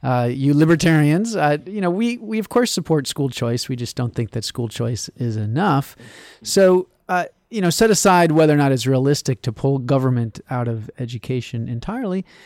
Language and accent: English; Takoma Park, Maryland, United States; the kind of stuff coming out of my hometown at Tacoma Park all the time.